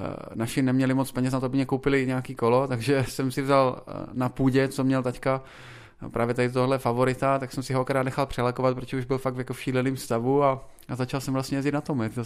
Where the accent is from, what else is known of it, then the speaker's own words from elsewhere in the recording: Brno, South Moravian Region, Czechia; Tak já jsem z Brna, když to tak řeknu.